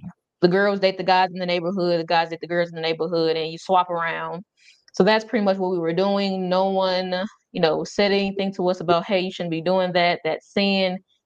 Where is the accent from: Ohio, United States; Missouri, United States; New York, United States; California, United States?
Missouri, United States; St. Louis; now in Georgia, United States; I'm originally from St. Louis, Missouri. Now I'm in Georgia. I've been here maybe 4 years